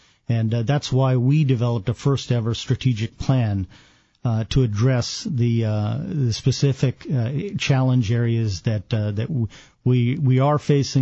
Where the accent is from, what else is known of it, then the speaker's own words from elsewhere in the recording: United States; As an Indian guy, I just felt like all of us as Americans need to step up